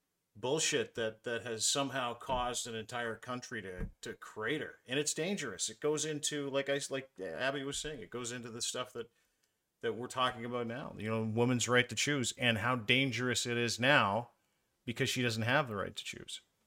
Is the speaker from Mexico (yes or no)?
no; Canada; I remember when I grew up, I don't know about you, Rain, growing up in Canada, you thought about America like, oh my God, New York City, that must be incredible to live in New York City.